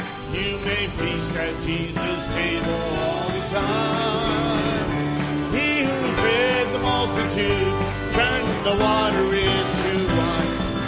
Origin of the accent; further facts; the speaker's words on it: Midwest, United States; Now, when I was growing up in the Midwest, mostly in the northern states, Labor Day weekend, that was kind of, you know, after that, then school started.